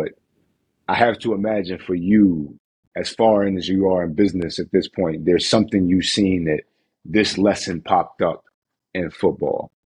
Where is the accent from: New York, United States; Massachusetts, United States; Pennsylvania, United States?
Pennsylvania, United States; Philadelphia; I got a special respect for the Midwest. I'm from Philly, but you know, Chicago, Indiana, we've had some games there.